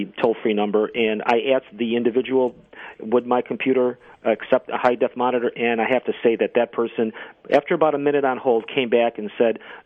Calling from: Rochester, New York, United States; The beautiful city of Rochester, New York.

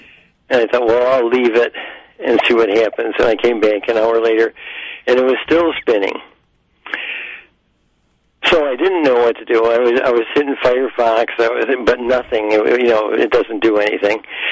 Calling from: Pittsburgh, United States; Pittsburgh.

